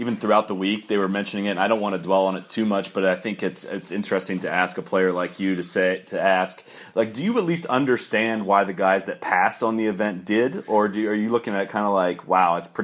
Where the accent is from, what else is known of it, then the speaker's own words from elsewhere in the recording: Dublin, Ohio, United States; I'm from Dublin, Ohio, so that hurts a little